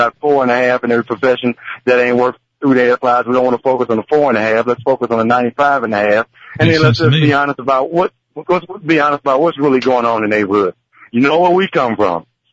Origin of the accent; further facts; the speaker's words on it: Gary, Indiana, United States; You're from my hometown, Gary, so I give you all the respect.